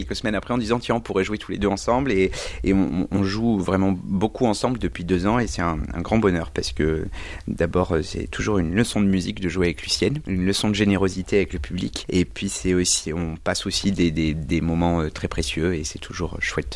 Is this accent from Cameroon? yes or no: no; Auvergne, France; je suis né en Auvergne, j'ai été bercé par l'accordéon musette.